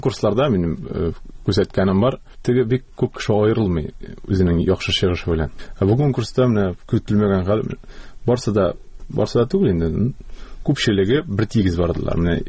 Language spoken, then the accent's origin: Tatar; Kazan, Tatarstan, Russia; Казанга Казан белән араны үзәргә җыенмы гомумән, чөнки ул минем туган җирем.